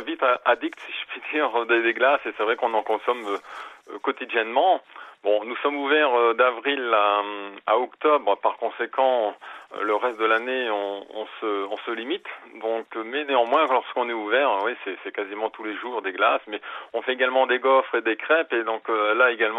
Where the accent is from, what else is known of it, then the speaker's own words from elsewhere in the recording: Lille, Hauts-de-France, France; born there; moi je suis d'origine du Nord, je suis né à Lille, et je suis arrivé dans le Sud il y a 4 ans